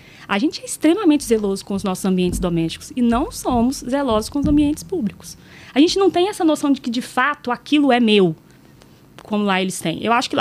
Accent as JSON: {"language": "Portuguese", "town": "Itaúna", "region": "Minas Gerais", "country": "Brazil", "lives_now": "Belo Horizonte, Brazil", "said": "Eu venho de Itaúna, que é uma cidade próxima daqui, né? Me mudei para Belo Horizonte para poder estagiar no final ali do meu curso"}